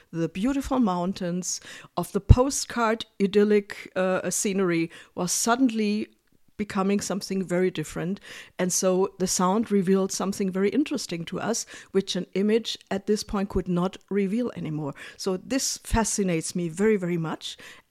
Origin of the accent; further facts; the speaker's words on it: Germany; English is a second language; now in Berlin, Germany; Yes, I'm from Germany. I live in Berlin.